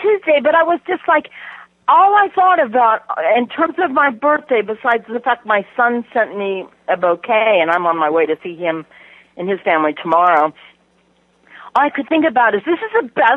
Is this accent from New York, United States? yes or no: no; Leawood, Kansas, United States; My family's from Mission Hills, and I grew up in Leawood.